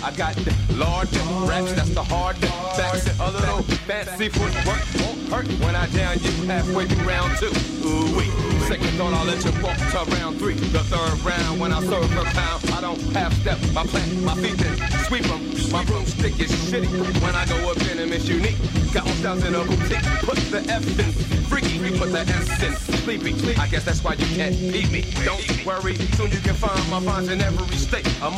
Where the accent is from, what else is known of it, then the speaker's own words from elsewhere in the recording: Oakland, California, United States; I could have said mad or crazy, but I'm from Oakland.